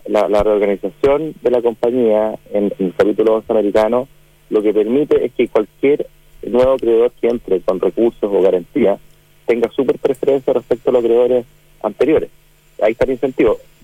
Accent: Chile

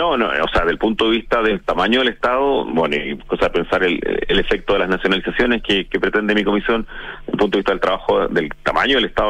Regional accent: Chile; como todos somos chilenos

